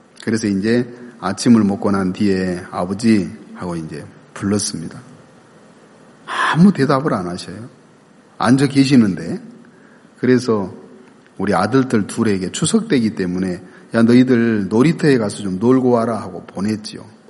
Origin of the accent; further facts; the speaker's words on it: Jeolla, South Korea; 제가 고향이 전라도인데